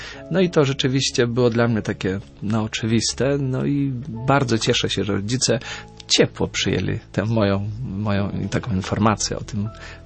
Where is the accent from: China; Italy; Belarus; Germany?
Belarus; born there; Polish is a second language; Urodziłem się w ZSSR, tylko w 6 kilometrach od polskiej granicy, ale na terenie Związku Radzieckiego. Pochodzę ze Związku Radzieckiego, dzisiejsza Białoruś, tylko w 6 kilometrach od polskiej granicy.